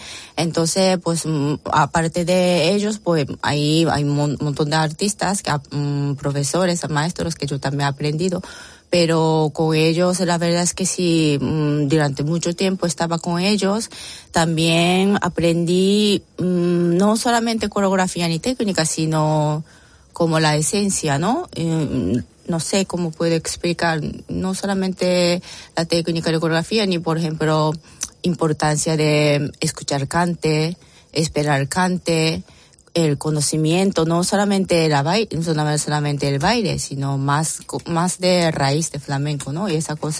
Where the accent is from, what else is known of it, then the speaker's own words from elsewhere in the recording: Japan; Bueno, soy japonesa, entonces si la gente piensa que sí, que soy japonesa, sí es correcto